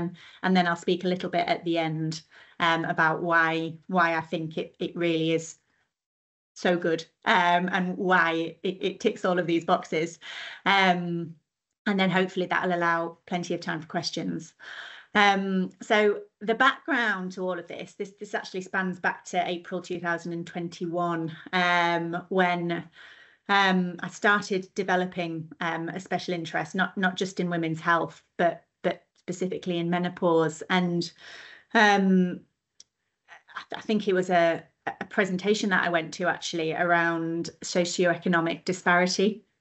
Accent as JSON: {"language": "English", "town": "Morecambe", "region": "North West England", "country": "United Kingdom", "tie": "born there", "said": "I'm a GP as well in Morecambe. I was born in Morecambe and I'm now working in Morecambe. So I haven't been far apart from a brief 8 years in the Northeast."}